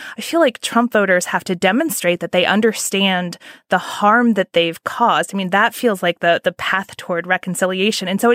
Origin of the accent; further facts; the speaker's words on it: Indiana, United States; I'm from Indiana. My family is very conservative.